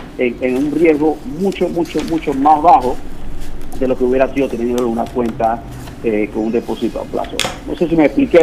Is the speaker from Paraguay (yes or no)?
no; Panama; ¿de qué nos sirve a mí, como panameño, tener este fondo?